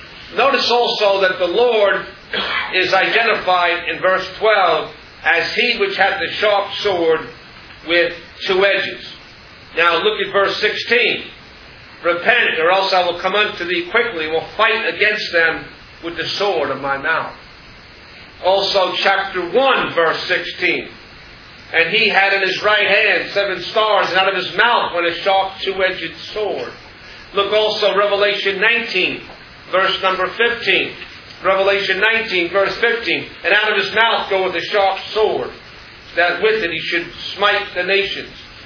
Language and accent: English; New York, United States; born there; I was born here in New York. I live in New York.